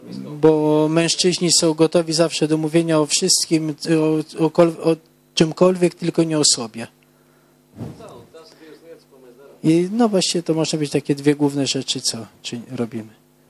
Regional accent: Riga, Latvia; Jesteśmy z Łotwy, z Rygi. Już trzeci raz, jak jesteśmy, nam tu się bardzo podoba.

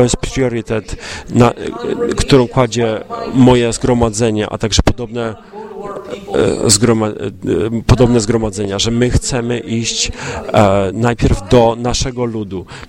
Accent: Buffalo, New York, United States; Ja pochodzę z Buffalo w stanie New York. Jeśli mieszkasz w Ameryce i wspomnisz Buffalo, Amerykanie myślą tylko jedną rzecz. Bardzo dużo śniegu i zimno.

